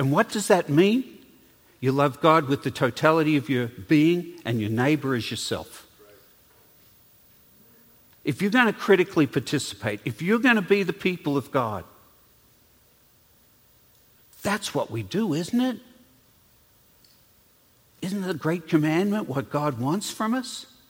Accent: Australia; accent: Australian; moved away; I've been here 46 years, so my accent has changed a lot. But in the early days, I could rival Crocodile Dundee with my accent.

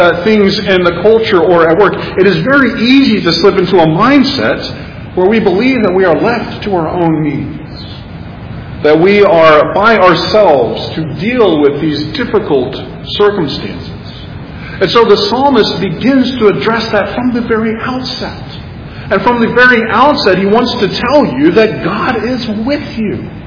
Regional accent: Texas, United States; Growing up in Texas, I heard this phrase often, pull yourself up by your bootstraps.

